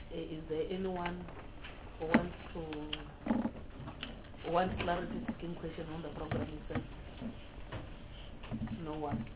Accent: Mpumalanga, South Africa; I'm from Mpumalanga Province. I'm an ANC member for that matter. Former deputy chairperson of Mpumalanga in the ANC, former speaker

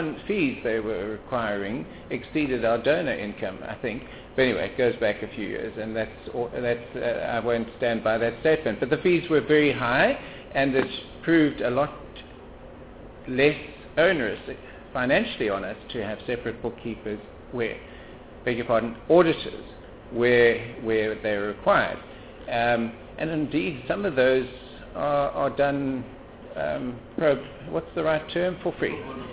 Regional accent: Ladysmith, KwaZulu-Natal, South Africa; ask the Democratic Alliance for bank statements for any bank accounts held in Ladysmith, which is my hometown.

